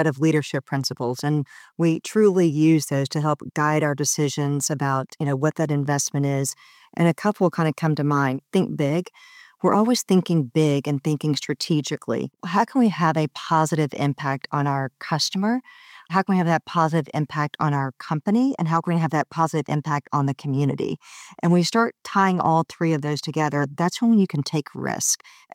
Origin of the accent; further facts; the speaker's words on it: Nashville, Tennessee, United States; I'll tell you actually a personal story. I'm from Nashville, Tennessee